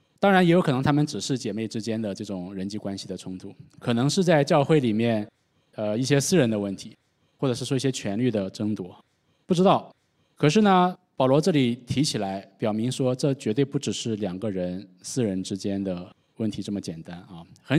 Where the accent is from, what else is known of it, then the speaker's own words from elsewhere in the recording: China; 特别是我们从国内来的，我们都已经习惯于一个人单枪匹马的这个过独木桥